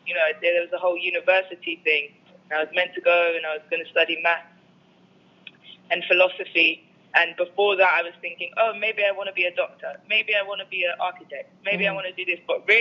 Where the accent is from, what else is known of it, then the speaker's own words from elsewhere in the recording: London, United Kingdom; I'm also growing up in London.